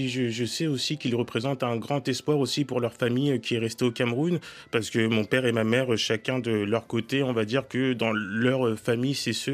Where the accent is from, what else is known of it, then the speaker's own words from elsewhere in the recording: Colombes, Île-de-France, France; l'HLM dans lequel j'ai grandi, à Colombes, dans une cité qui s'appelle la cité des Côtes d'Auty.